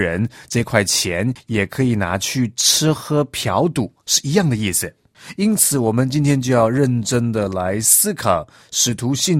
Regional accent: China; 我们中国人谈到罪呢，通常一般的认知都是认为违反国家的法律那才叫罪。

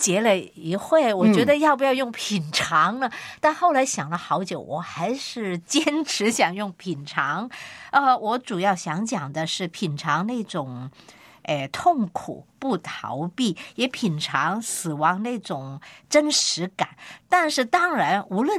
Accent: Hong Kong; 还有我们香港人呢

